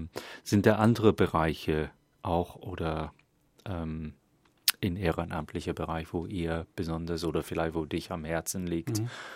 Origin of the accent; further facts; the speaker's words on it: England, United Kingdom; Das hat mich auch sehr interessiert, als Engländer diesen ganzen Prozess zu beobachten, zu sehen.